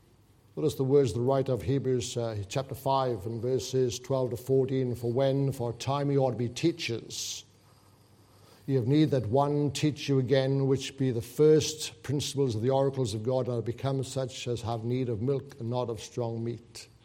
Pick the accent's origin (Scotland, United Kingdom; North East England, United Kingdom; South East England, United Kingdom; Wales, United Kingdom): Wales, United Kingdom; my hometown, which is not far from where the Welsh Revival took place